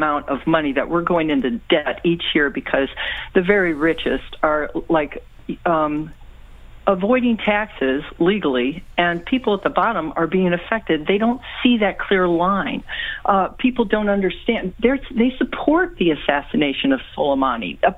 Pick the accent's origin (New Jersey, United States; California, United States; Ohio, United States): Ohio, United States; I was born and raised in Ohio, Rust Belt.